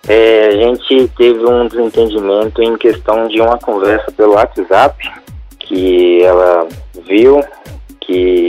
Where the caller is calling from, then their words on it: Belo Horizonte, Minas Gerais, Brazil; Eu sou de Belo Horizonte